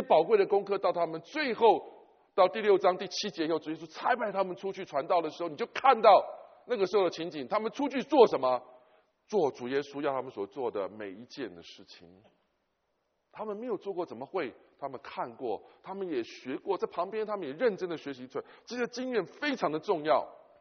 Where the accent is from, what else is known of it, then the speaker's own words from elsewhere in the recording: China; 这个是我们中国人其实早就懂的